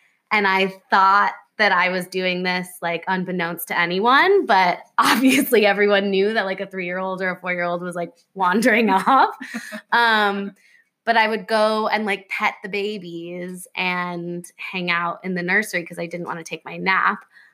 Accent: New York City, New York, United States; So I grew up in New York City, New Yorker, born and raised. I lived in a really big apartment building on the Upper West Side with lots and lots of families.

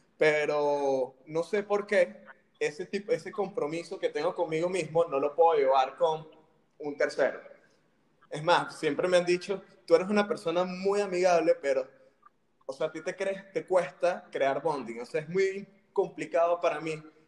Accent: Puerto Ordaz, Bolívar, Venezuela; born there; moved away as an adult; also born or lived in Caracas, Venezuela / Brazil / United States / Canada; nací en Puerto Ordaz y después recuerdo, no, yo quiero vivir en la Universidad de Caracas, me fui. Y después dije, yo quiero vivir en Brasil y me fui. Y después, quiero vivir en Estados Unidos, me fui. Y después Canadá

